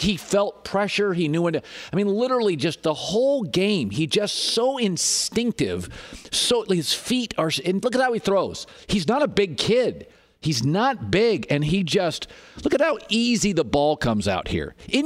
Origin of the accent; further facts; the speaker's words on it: Seattle, Washington, United States; because I grew up in Seattle